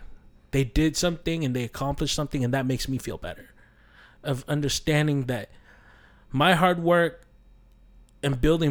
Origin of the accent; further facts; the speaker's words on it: Kitchener-Waterloo, Ontario, Canada; to me, growing up in Kitchener-Waterloo, that's small.